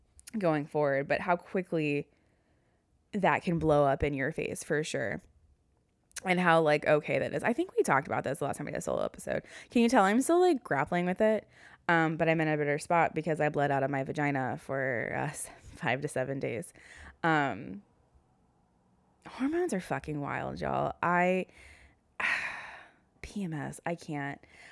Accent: the South, United States; accent: southern; my southern accent came out.

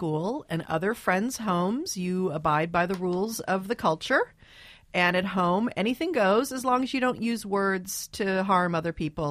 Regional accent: Dayton, Ohio, United States; born there; And you know, I was born in Dayton, Ohio. My mom was born in Dayton, Ohio. And that's about as prairie home as we get

